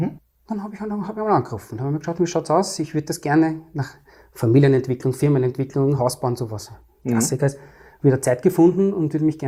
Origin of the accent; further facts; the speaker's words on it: Vienna, Austria; Ich komme aus Wien, aus dem 3. und 11. Wiener Gemeindebezirk